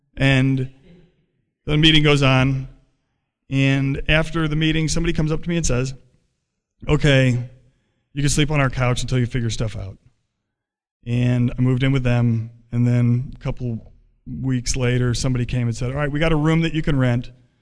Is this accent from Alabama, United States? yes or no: no; Stone Mountain, Georgia, United States; Because I grew up in Stone Mountain, and I was still going to meetings in Tucker, which is right next door to Stone Mountain